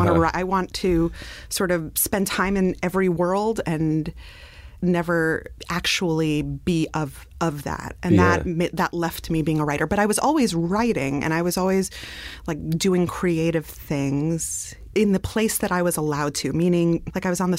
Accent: Brooklyn, New York, United States; I grew up in a sort of dystopic Canarsie.

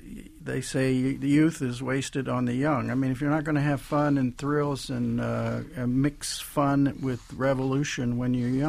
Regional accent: Midwest, United States; You know, I grew up in the Midwest, and I was taught by my parents to really give it all, give it everything you had.

